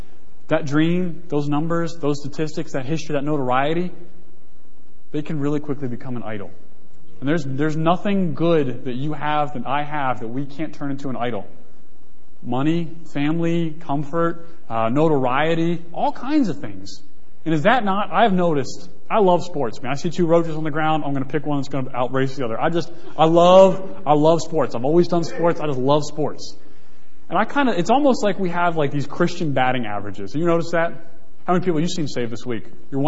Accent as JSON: {"language": "English", "town": "Baltimore", "region": "Maryland", "country": "United States", "said": "We're pretty close to Cleveland. I'm from Baltimore."}